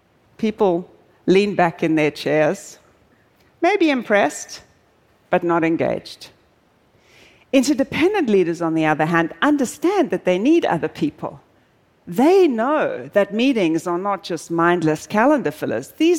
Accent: South Africa; I'm originally South African

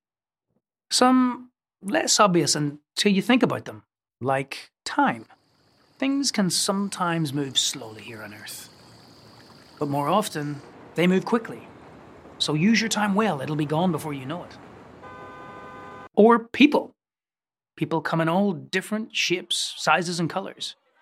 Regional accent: Northern Ireland, United Kingdom; where I was growing up in Northern Ireland

